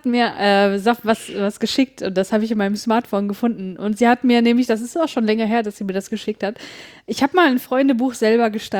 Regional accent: North Rhine-Westphalia, Germany; ich komme ja aus Nordrhein-Westfalen

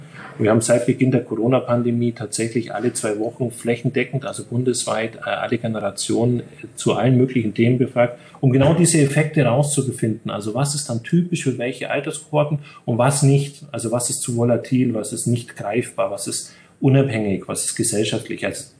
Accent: East Germany, Germany; Also bin ich in Ostdeutschland aufgewachsen

